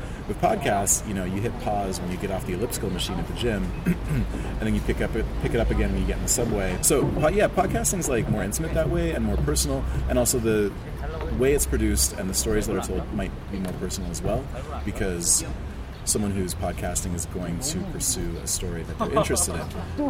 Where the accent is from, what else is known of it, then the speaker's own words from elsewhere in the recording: Montreal, Quebec, Canada; also born or lived in Western Canada / Central Canada; Yeah, but I lived in Western Canada for 9 years and I was born in Central Canada.